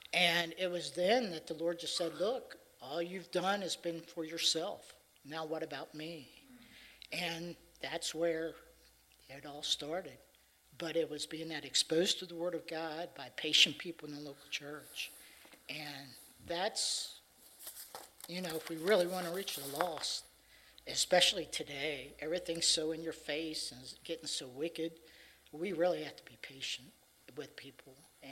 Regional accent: Cincinnati, Ohio, United States; There was one Christian school in the area. I grew up in Cincinnati.

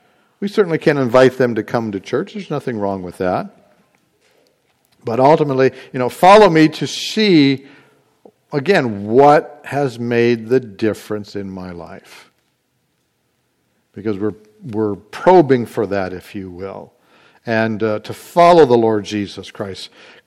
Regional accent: Indiana, United States; born there; also born or lived in Washington State; I was born in Indiana. I'm a Hoosier by birth. But I don't necessarily go by that because I have moved around.

